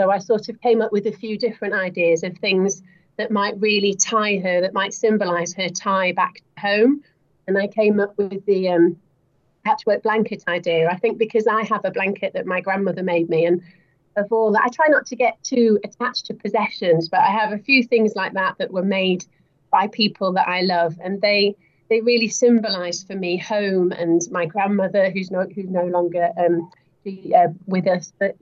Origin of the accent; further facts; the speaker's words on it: Wales, United Kingdom; I'm personally Welsh myself. I was born there.